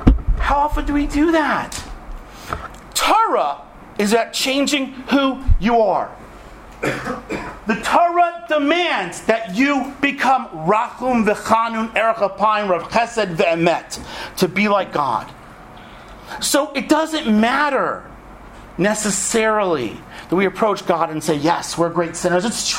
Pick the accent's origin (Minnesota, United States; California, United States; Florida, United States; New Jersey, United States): Florida, United States; she visited my hometown in Florida, where people didn't have yeshiva backgrounds and really didn't understand Hebrew